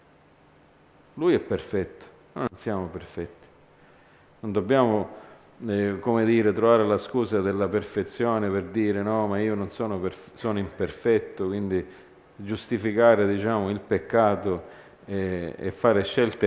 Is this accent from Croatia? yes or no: no; Canada; io sono cresciuto in Canada e là io sono andato a scuola